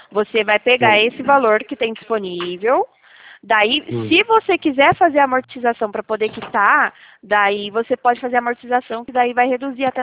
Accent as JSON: {"language": "Portuguese", "town": "Sorocaba", "region": "São Paulo", "country": "Brazil", "said": "Sou de Sorocaba."}